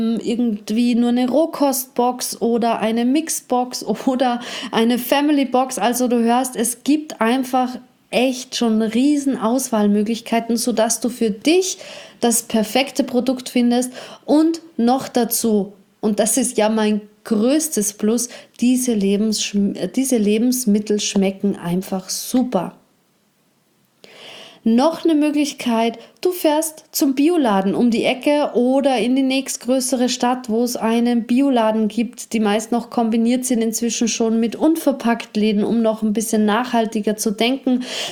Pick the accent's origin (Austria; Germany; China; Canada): Austria; Bei uns in Österreich ganz charmant Gemüsekisterl.